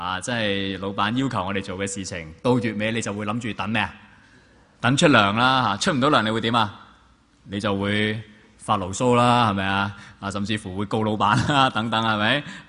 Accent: China; 我哋中国人咧，我哋都会用咩结拜啊、结义啊咁样样噶

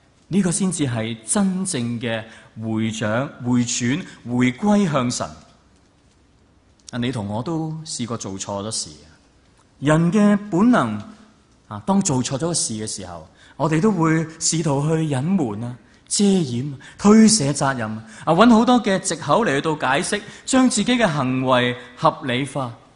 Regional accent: Hong Kong; 今天我们作为香港人，我们都很难明白什么是国破家亡的情况。

